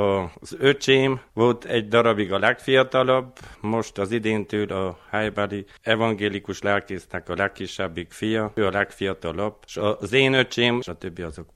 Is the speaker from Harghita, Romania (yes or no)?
no; Zsombor, Brașov County, Romania; A szülőfalunkban, Székely-Zsomboron van egy üzletünk